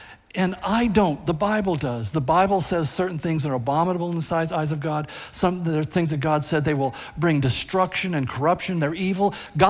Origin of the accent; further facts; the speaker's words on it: California, United States; I grew up in California where all of my friends were different colors from me.